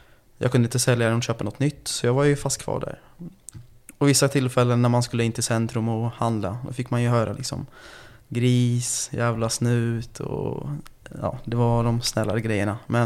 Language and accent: Swedish; Stockholm, Stockholm County, Sweden; Jag är uppvuxen i en förort i södra Stockholm. Det är en utsatt förort, kan jag säga rakt av.